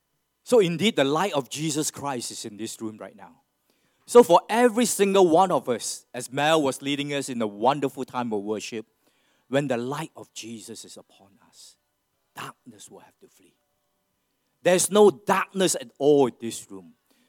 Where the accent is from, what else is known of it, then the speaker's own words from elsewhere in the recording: Malaysia; I'm from Malaysia, most of you guys know.